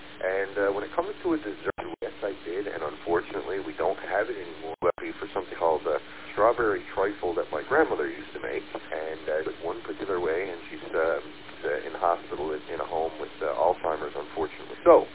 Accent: Newfoundland and Labrador, Canada; I don't know if you can pick it up from my accent or what, but the main population of Newfoundland, if you look into our history up here

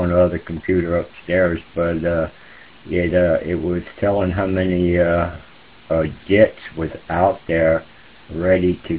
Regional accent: Key West, Florida, United States; Well, Gary, I was, born and raised in Key West, and quite a few family members

